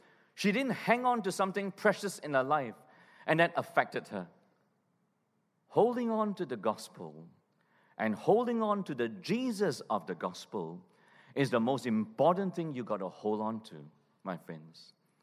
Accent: Malaysia; I grew up in Malaysia.

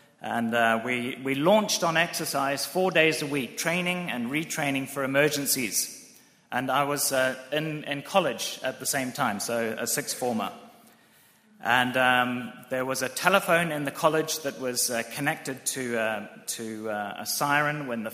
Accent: Zimbabwe; I come from Zimbabwe, and so I can always root for any African team that is doing okay, which is great.

